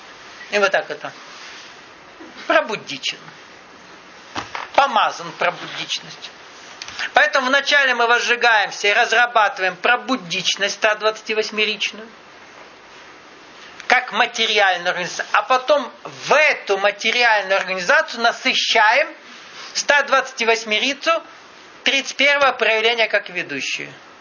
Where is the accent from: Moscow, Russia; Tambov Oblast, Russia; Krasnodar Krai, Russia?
Krasnodar Krai, Russia; Ой, я только краснодарский казак и никогда ростовским не стану.